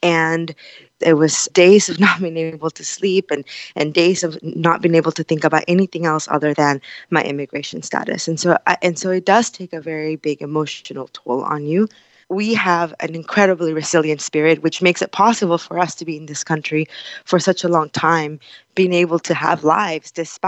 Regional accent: Texas, United States; And growing up in Texas and learning about the history of Texas, there was this real sense of pride that Texas had gained its independence from Mexico.

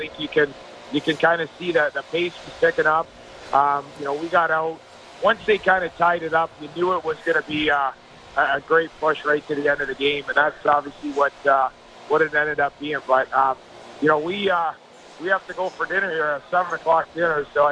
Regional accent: Toronto, Ontario, Canada; growing up in Toronto and going down to Maple Leaf Gardens and obviously growing up watching the Leafs

